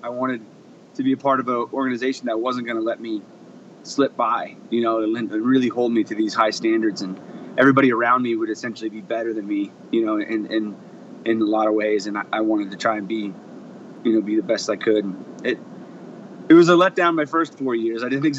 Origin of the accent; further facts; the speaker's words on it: Washington, D.C. area, United States; but I grew up in the Beltway of DC, and so the military and the government was kind of all around me.